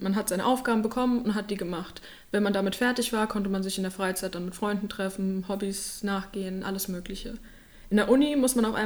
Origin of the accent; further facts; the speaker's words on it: Hesse, Germany; Und zudem komme ich aus der Nähe von Frankfurt und fand die Skyline schon immer total faszinierend und interessant.